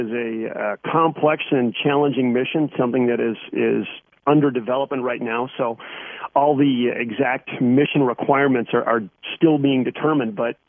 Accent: Minnesota, United States; Well, I'm growing up in Minnesota. I joined the military right out of college.

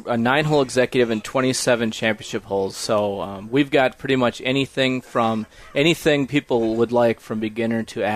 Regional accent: Coon Rapids, Minnesota, United States; And I'm not only from Coon Rapids, I met my wife at Coon Rapids High School. So Coon Rapids has been very good to me.

